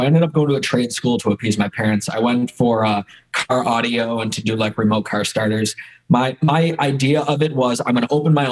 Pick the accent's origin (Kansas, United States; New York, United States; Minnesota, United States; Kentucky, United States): New York, United States; Buffalo; I'm from Buffalo, so it's cold outside.